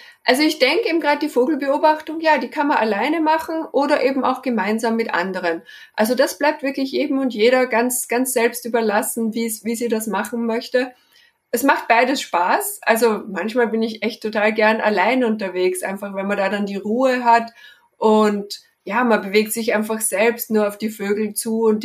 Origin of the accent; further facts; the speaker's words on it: Vienna, Austria; eben meine Heimatstadt, dass ich da auch mal wieder hinkomme